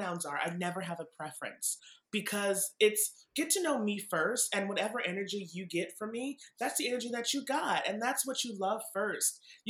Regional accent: Massachusetts, United States; I grew up in Massachusetts.

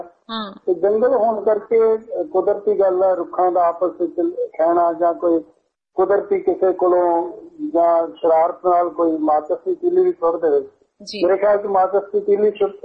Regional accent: Mehta Chowk, Punjab, India; ਮੈਂ ਪੰਜਾਬ ਤੋਂ … ਅੰਮ੍ਰਿਤਸਰ ਜ਼ਿਲ੍ਹੇ ਤੋਂ ਆ, ਮਹਿਤਾ ਚੌਂਕ ਪਿੰਡ ਦਾ

